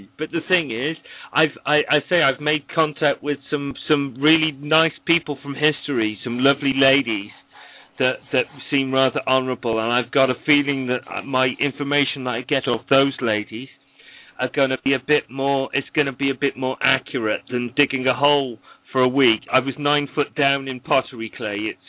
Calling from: United Kingdom; I'm the United Kingdom.

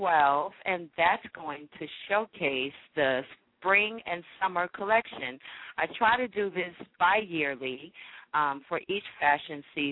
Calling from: Louisville, Kentucky, United States; Yes, I'm calling it from Louisville, Kentucky. On Broadway, the happening little strip. It's the West End.

